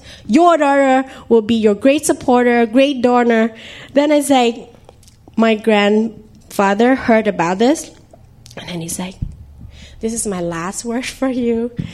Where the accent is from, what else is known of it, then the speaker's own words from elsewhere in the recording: Vietnam; English is a second language; moved away as an adult; I'm from Vietnam. Yeah, just newly come here last month. The end of May.